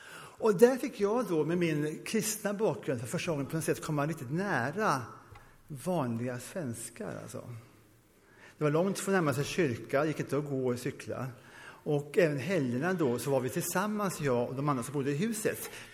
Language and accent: Swedish; India; Mina föräldrar var missionärer i Indien, jag växte upp i Indien.